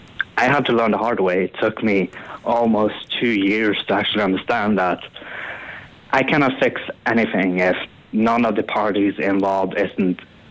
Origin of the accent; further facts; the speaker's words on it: Norway; now in Ireland; I'm actually from Norway.